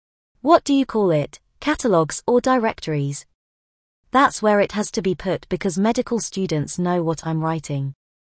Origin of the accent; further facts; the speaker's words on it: South Carolina, United States; I came from South Carolina.